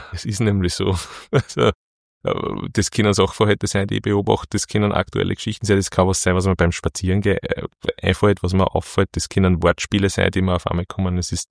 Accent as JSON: {"language": "German", "town": "Linz", "region": "Upper Austria", "country": "Austria", "tie": "born or raised there", "said": "Ich bin aufgewachsen mitten in Linz. Meine Eltern haben am Römerberger Wohnung gehabt und war sonst früher bei meinen Großeltern da im Kaplanhofviertel unterwegs. War in der Römerschule, Römerbergschule, Volksschule, war in der im Gymnasium in der Fadingerstraße"}